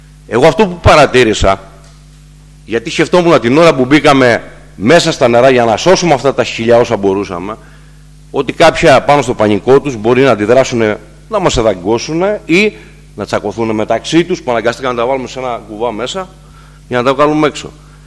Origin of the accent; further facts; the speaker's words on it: Piskokefalo, Crete, Greece; στα κομμάτια από το χωριό μου που είναι το Πισκοκέφαλο και κάτω